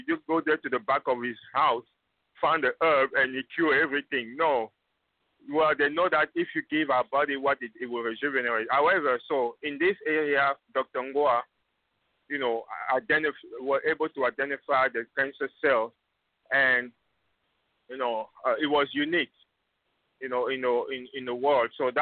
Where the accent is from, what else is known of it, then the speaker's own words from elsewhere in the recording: Cape Verde; We are not Brazilian. We are Cape Verdean from Africa, et cetera.